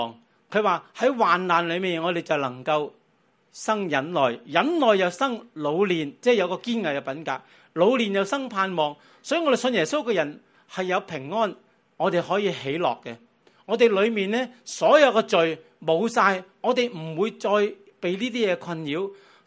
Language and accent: Cantonese; Hong Kong; 我哋香港人最明嘅认罪系咩？系碌卡啫嘛